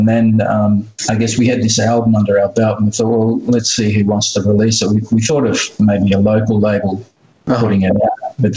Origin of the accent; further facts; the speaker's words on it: Fremantle, Western Australia, Australia; We live on the coast here in Fremantle, so I was born in Fremantle, pretty much lived here all my life.